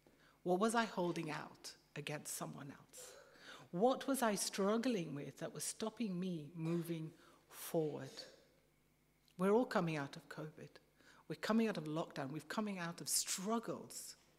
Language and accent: English; India; One thing I've noticed growing up in India, people hold grudges deeply and forever.